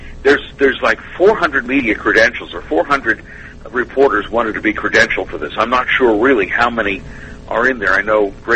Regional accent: Pennsylvania, United States; I'm doing some independent contracting now in northeastern Pennsylvania in my hometown.

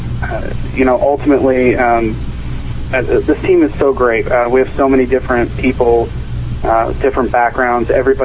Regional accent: Philadelphia, Pennsylvania, United States; I personally, I'm from Philadelphia, and I spoke to a few of my family members up there

